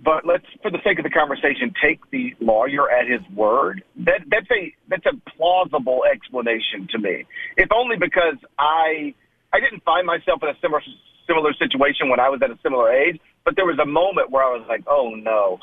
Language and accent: English; Memphis, Tennessee, United States; I'm a Grizzlies fan because, like, I I'm from Memphis. I was born in Memphis. I live here.